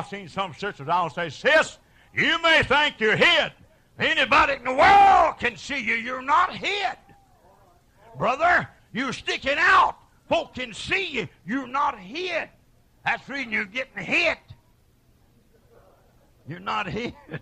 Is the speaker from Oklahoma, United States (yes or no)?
yes; Oklahoma City, Oklahoma, United States; you can trace it back to Oklahoma City and oil field. I was raised on East 29th Street, right in that, making a shop foreman there.